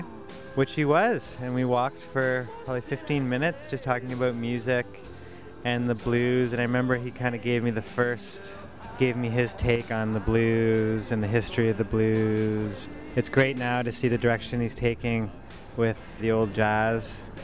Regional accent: Toronto, Ontario, Canada; When I was a kid growing up in Toronto

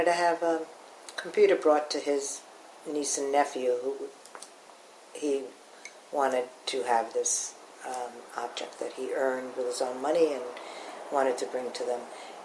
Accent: Long Island, New York, United States; I am a middle-aged Jewish woman. I grew up in Long Island, New York. I was somewhat religious growing up.

